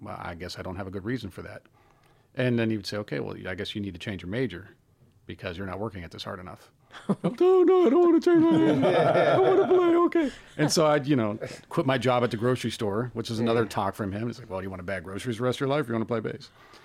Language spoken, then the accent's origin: English; Youngstown, Ohio, United States; I grew up outside of Youngstown, Ohio. So it was a big blues town and rock town.